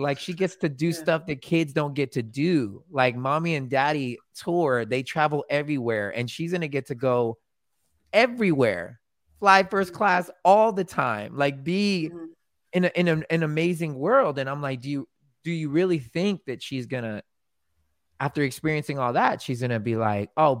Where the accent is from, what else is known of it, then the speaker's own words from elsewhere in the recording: Germany; For some of y'all don't know, I was born and raised in Germany.